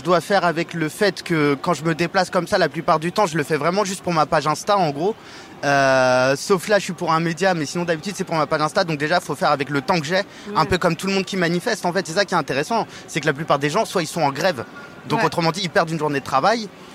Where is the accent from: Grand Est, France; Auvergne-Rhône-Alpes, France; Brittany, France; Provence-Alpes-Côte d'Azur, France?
Brittany, France; Rennes; Et comme moi, je suis rennais, j'ai grandi ici